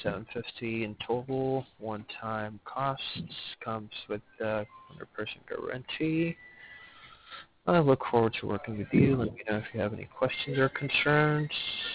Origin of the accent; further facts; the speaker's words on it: London, United Kingdom; now in New York, United States; I'm from London. It's been 10 years. London. I was in Kelly before. It's been just 3 months that I've moved to New York.